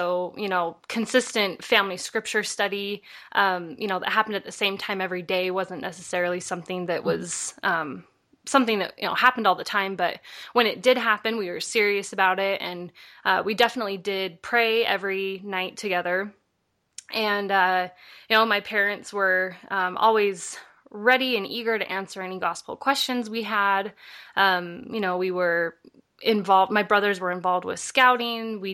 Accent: Provo, Utah, United States; Yeah, so I grew up in Provo, Utah. I was born and raised there, just a few miles or maybe even just a mile south of BYU.

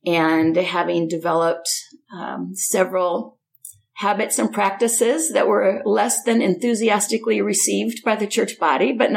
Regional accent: Puyallup, Washington, United States; So I grew up in the South Puget Sound area in a town called Puyallup, Washington.

